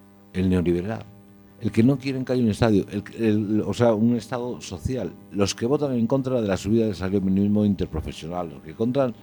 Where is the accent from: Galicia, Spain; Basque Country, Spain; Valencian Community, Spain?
Galicia, Spain; A Coruña; Yo soy de la Coru.